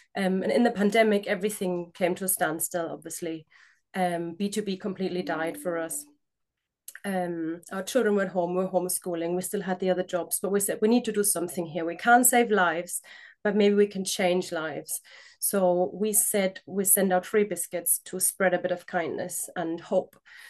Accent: Germany; English is a second language; moved away as an adult; now in United Kingdom; For anyone who's trying to figure out my accent, I'm German. and I guess that's where it started. I came to the UK about 12 years ago now

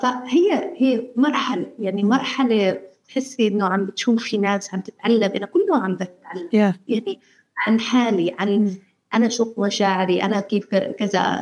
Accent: Palestine; أنا تربيت في يعني أنا بنت بدوية بنت مخيم بنت في فلسطين بنت في يعني في قرية

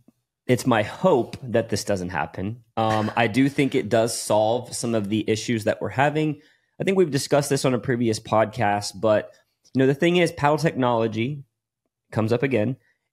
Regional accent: Texas, United States; I'm like, from Texas. I am from Texas.

